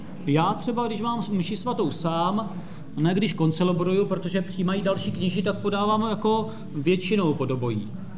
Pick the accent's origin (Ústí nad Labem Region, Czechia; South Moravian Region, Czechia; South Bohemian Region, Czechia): South Moravian Region, Czechia; Soběšice; Já jsem ze Soběšic a na začátku obce je takový mramorový kříž